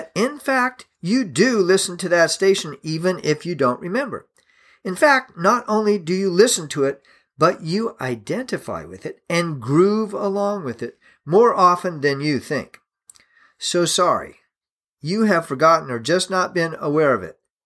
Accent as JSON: {"language": "English", "town": "Indianapolis", "region": "Indiana", "country": "United States", "tie": "born or raised there", "said": "WISH, is a station in Indianapolis which I know of because I grew up in Indianapolis, so of course, I remember that call sign."}